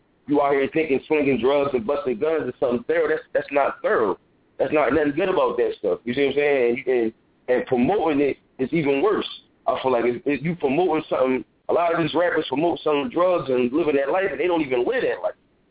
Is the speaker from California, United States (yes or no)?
no; Philadelphia, Pennsylvania, United States; I'm from the hood, too. I'm not even from Atlanta. I'm from North Philadelphia. And this is a war zone where I live